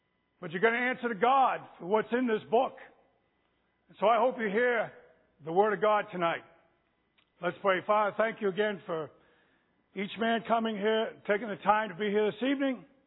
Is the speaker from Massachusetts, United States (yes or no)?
yes; Boston, Massachusetts, United States; also born or lived in St. Louis / Pittsburgh; I am from Boston, and I wouldn't say I'm a Brady fan, because I learned to always identify wherever I am.